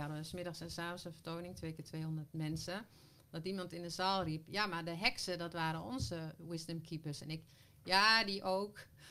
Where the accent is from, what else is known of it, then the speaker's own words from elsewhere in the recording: Ommen, Overijssel, Netherlands; Ik dacht, ik kom uit Ommen.